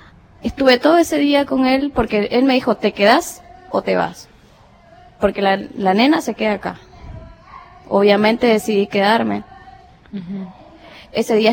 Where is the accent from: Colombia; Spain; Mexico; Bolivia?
Bolivia; moved away; yo no soy de acá, soy de otro país, pero el mismo ambiente lo vivo allá en mi país.